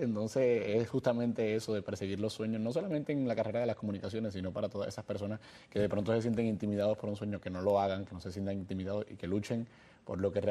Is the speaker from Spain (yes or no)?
no; Puerto Rico; ellos vienen de Venezuela, los 3 actores, yo soy el único puertorriqueño.